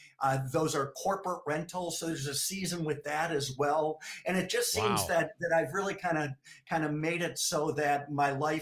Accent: Milwaukee, Wisconsin, United States; it was all my stories of growing up in Milwaukee, the third born kid of six in an Irish Catholic family.

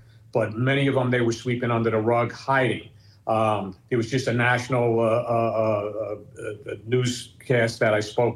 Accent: Newark, New Jersey, United States; born or raised there

